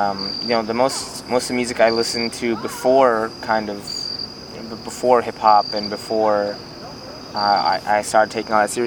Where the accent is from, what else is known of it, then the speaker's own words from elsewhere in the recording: Virginia, United States; Well, Northern Virginia is a nice place to grow up.